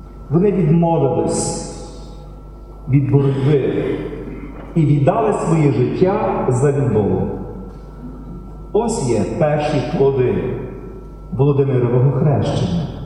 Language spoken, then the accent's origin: Ukrainian; Stryi, Lviv Oblast, Ukraine; першого єпископа у моєму рідному місті Стрию